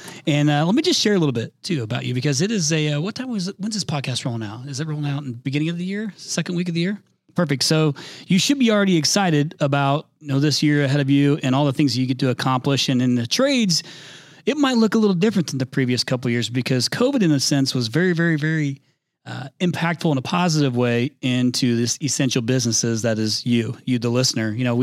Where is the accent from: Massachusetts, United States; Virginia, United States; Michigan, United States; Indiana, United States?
Indiana, United States; I'm from Indiana originally, but where I'm from is probably much more like your dad.